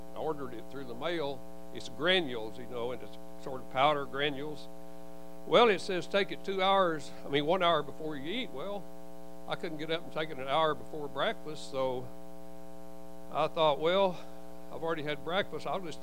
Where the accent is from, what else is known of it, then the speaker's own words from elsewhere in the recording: Conway, United States; And I could have married her, but I was from Conway. And I fell in love with Dallas, you know, a big city like Dallas. At the time, Conway was like 10,000 people.